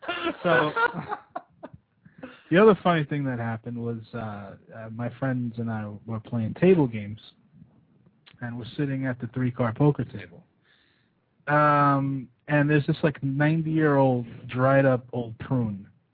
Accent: United States; Well, I'm American.

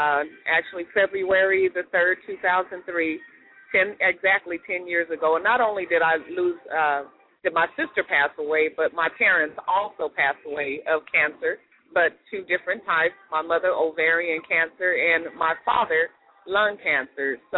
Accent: Barstow, California, United States; I'm initially from Barstow, California, which is a small town in California, high desert.

